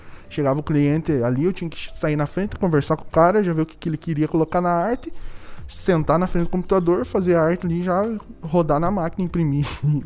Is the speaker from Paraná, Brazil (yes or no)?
yes; Guarapuava, Paraná, Brazil; also born or lived in Turvo; eu sou natural daqui de Guarapuava mesmo. É, morei por bastante tempo no interior do Turvo, na Ibema, que é um distrito. É, vivi minha infância lá. E aí voltei pra cá.